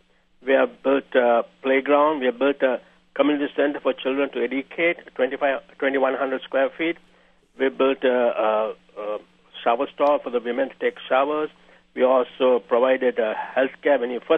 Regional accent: Sri Lanka; now in Minneapolis, United States; Yeah, I'm from originally from Sri Lanka, but I live in Minneapolis.

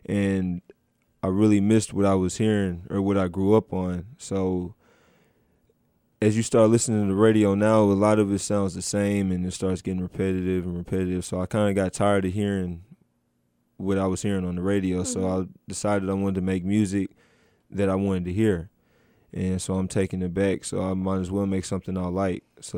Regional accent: Houston, Texas, United States; I'm from Houston, Texas, from the southwest part, we call it the SWAT. I went to Elsick High School. I grew up there, left there, graduated in 05, now I'm here.

